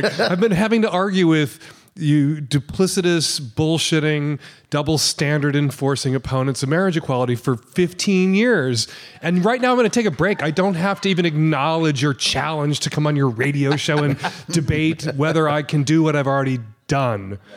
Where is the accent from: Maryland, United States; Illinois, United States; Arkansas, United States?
Illinois, United States; Chicago; Irish on north of Ridge and east of Ridge and Jewish west of Ridge Avenue. It was very. Very Irishy Jewy neighborhood.